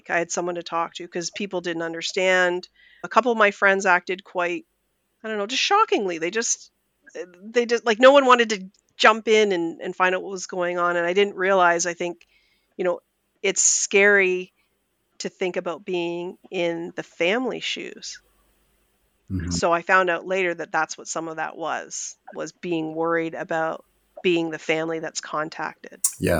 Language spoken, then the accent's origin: English; Canada; like I had low centimorgan matches and as Canadian, like we don't have been verified.